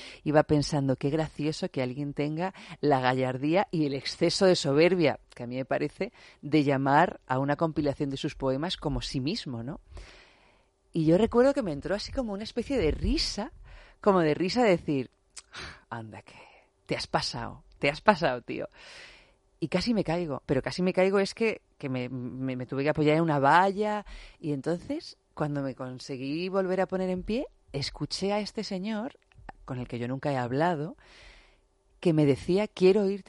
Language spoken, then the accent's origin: Spanish; Albacete, Castilla-La Mancha, Spain; yo hace un montón de tiempo que no hago nada en Albacete, ¿no?